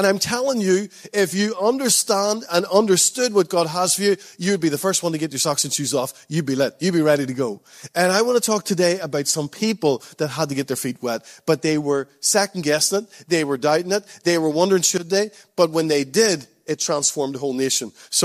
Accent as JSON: {"language": "English", "region": "Northern Ireland", "country": "United Kingdom", "said": "Again, I know we're from Northern Ireland. Our rivers are like 6 feet."}